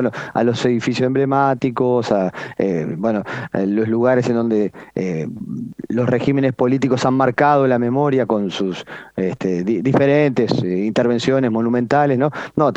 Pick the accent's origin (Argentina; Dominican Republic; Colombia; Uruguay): Uruguay; Montevideo; Bueno, yo soy de Reducto.